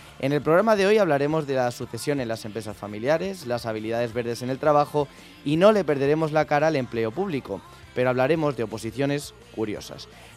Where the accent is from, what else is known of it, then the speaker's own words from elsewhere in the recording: Community of Madrid, Spain; como somos de la Comunidad de Madrid